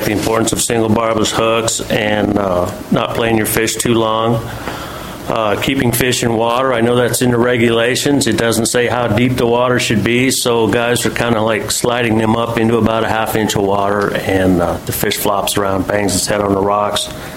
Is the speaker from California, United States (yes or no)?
no; Mount Vernon, Washington, United States; from Mount Vernon.